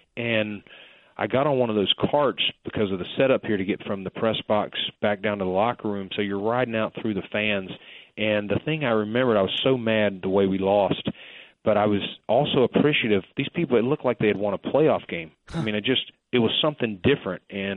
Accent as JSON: {"language": "English", "region": "the Carolinas", "country": "United States", "tie": "born or raised there", "said": "Born and raised in the Carolinas"}